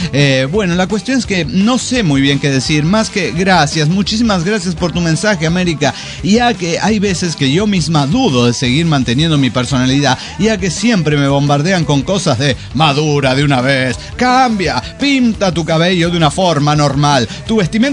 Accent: Mexico City, Mexico; born there; El problema radica en que yo nací en el Distrito Federal.

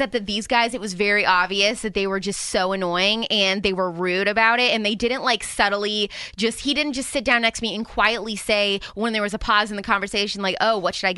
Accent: Indiana, United States; they kept asking, where are you from? And I kept saying, Southern Indiana, like a million times.

